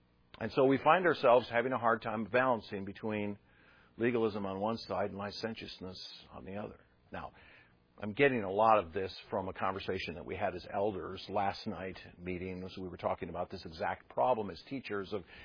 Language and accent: English; Minnesota, United States; I grew up in Minnesota, the land of 9 months of winter and 3 months of road repair.